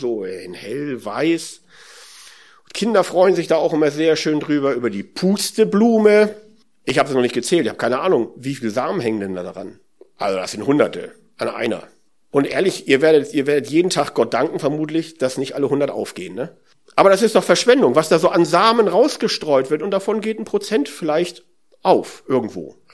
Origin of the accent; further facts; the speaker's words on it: Northern Germany, Germany; Als Norddeutsche, da kennt man den Pharisäer